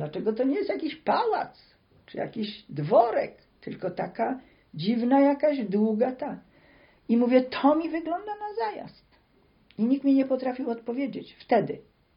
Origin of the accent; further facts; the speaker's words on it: Olsztyn, Warmian-Masurian Voivodeship, Poland; Ale ja jestem z Olsztyna, ja jestem po Stefańskim.